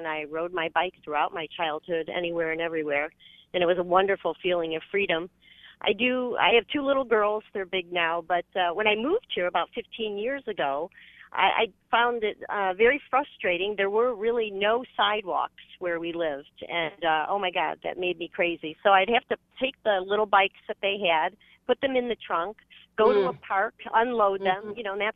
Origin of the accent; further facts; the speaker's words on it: Chicago, Illinois, United States; now in Mission, United States; … from Mission, Kansas. I'm from Chicago, Illinois, and I grew up in the big bad city.